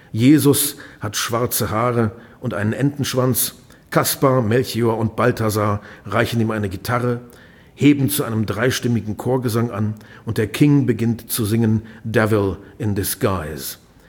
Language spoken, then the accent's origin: German; Lower Saxony, Germany; Wir sind beide in Niedersachsen aufgewachsen.